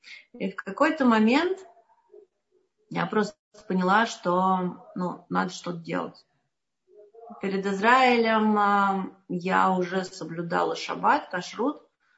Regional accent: Moscow, Russia; Я сама из Москвы, забыла сказать.

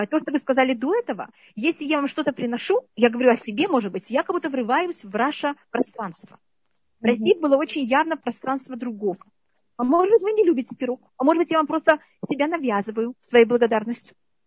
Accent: Israel; хотя я выросла в Израиле с 10 лет

